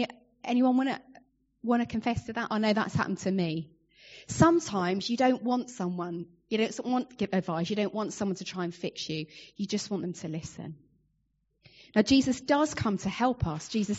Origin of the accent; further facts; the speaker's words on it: United Kingdom; Why am I giving you tea bags? Because we're British.